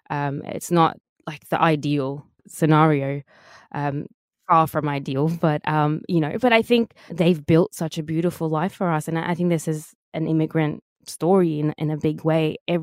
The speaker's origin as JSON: {"language": "English", "town": "Sydney", "region": "New South Wales", "country": "Australia", "tie": "born or raised there", "said": "So like, obviously I moved very, very young and I grew up in Sydney, Western Sydney."}